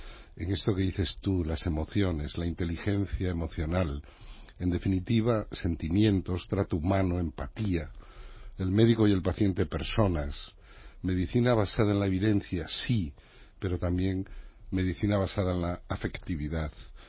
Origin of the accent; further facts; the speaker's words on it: A Pobra de Trives, Galicia, Spain; Mi pueblo, mis raíces, mi vida, mi cuna, mi familia, mis amigos, los amoriños primeiros, mi vida está muy vinculada a mi pueblo, A Pobra de Trives, ¿no?